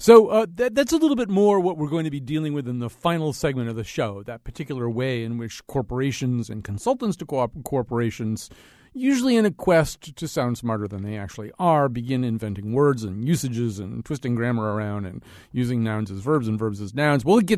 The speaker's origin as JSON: {"language": "English", "town": "Hartford", "region": "Connecticut", "country": "United States", "said": "I'm from Hartford. I'm insecure"}